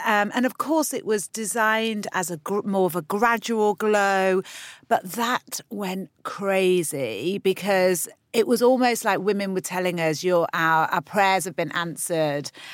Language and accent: English; London, United Kingdom; No, we're from London, but yes, we have visited Saint-Tropez.